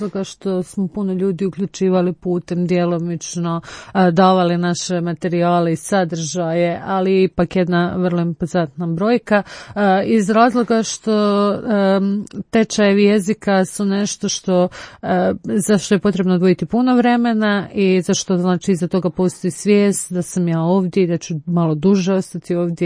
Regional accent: Croatia; To je nešto što i mi radimo kao Hrvati za sebe

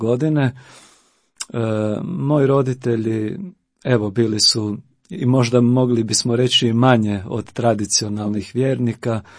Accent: Petrinja, Sisak-Moslavina County, Croatia; born or raised there; also born or lived in Zagreb / Donja Stubica

